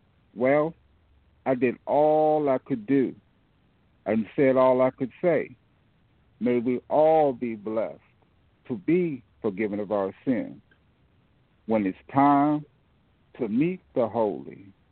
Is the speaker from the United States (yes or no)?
yes; Fort Washington, Maryland, United States; I'm from Fort Washington. I live in Fort Washington, Maryland.